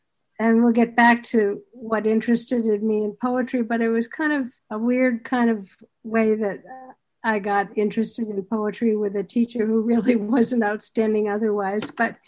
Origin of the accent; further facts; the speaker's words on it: Boston, Massachusetts, United States; I grew up in Boston, right outside Boston, but like a half a mile from Boston. And so Boston and Cambridge were really part of my life growing up.